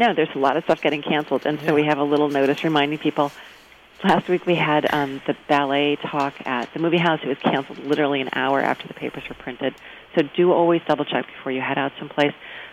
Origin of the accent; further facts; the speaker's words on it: Chicago, Illinois, United States; I'm from Chicago. I love Greek food.